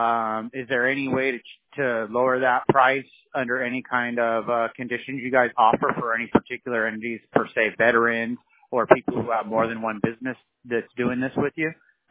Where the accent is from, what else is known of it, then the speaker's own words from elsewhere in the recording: California, United States; now in Alabama, United States; I'm that guy from California that came to Alabama